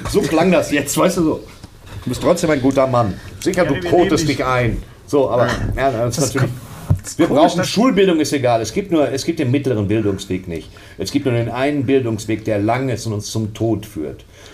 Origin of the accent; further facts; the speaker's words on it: Bochum, North Rhine-Westphalia, Germany; Aber ich bin aus Bochum.